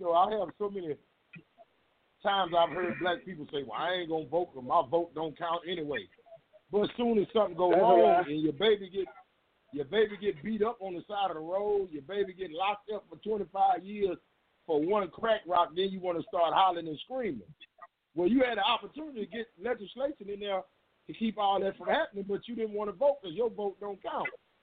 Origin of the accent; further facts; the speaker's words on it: Monroe, Louisiana, United States; born there; Yeah, well, I was born in Monroe, Louisiana, 1969.